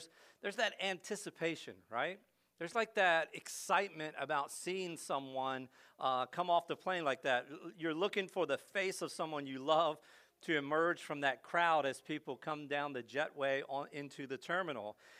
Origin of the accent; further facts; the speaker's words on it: East Coast, United States; I think it was the year my sister got married. We grew up on the East Coast.